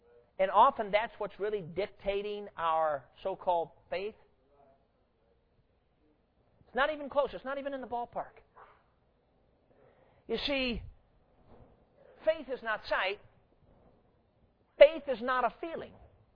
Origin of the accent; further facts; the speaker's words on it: Durango, Colorado, United States; born there; I was born in Durango, Colorado. That is an old cowboy town on the western slope of the Rocky Mountains there in southwest Colorado.